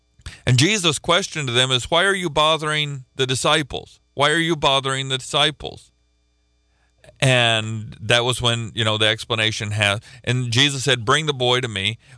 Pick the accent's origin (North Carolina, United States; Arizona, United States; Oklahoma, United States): Oklahoma, United States; And I'm from Oklahoma. I root for the University of Oklahoma.